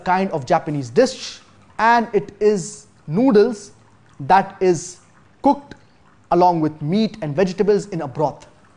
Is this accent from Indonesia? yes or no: yes; Indonesia; English is a second language; I work as a freelancer and I'm from Indonesia.